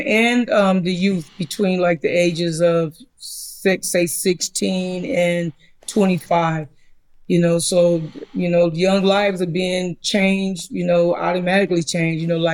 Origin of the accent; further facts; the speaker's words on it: Los Angeles, California, United States; You know, I grew up in Watts. I'm still a part of my community because I still have a lot of family live there.